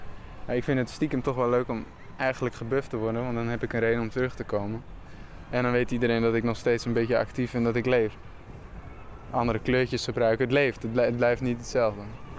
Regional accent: Amsterdam, North Holland, Netherlands; Maar die heeft altijd gewoond waar ik ben opgegroeid. En dat is volgens mij een Ganshoef.

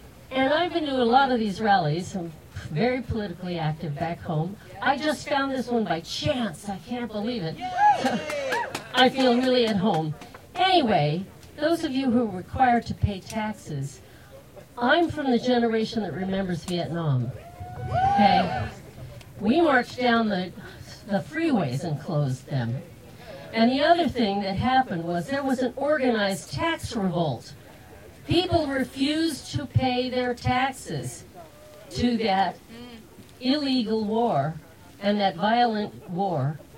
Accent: United States; I'm an American. And my daughter just moved here permanently.

